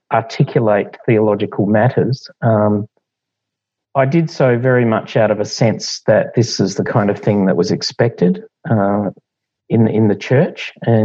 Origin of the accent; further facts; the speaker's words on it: Tasmania, Australia; You can see I was brought up in Tasmania.